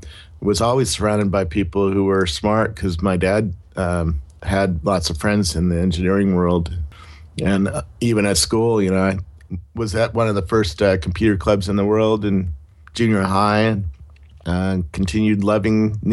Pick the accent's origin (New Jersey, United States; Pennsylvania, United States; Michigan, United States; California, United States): California, United States; Cupertino; Well, I grew up in Cupertino, and my dad was an engineer.